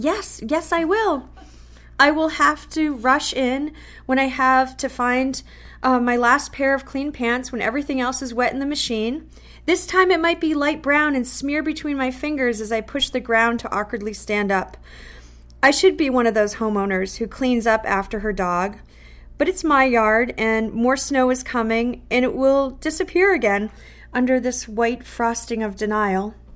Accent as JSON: {"language": "English", "town": "Worcester", "region": "Massachusetts", "country": "United States", "lives_now": "Exeter, United States", "said": "I think I heard the word Worcester in the crowd. I'm from Worcester originally, but I live in Exeter now."}